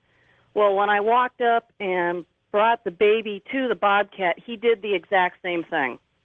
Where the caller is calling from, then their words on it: Kennewick, Washington, United States; Hi George. … I'm calling from Kennewick, Washington.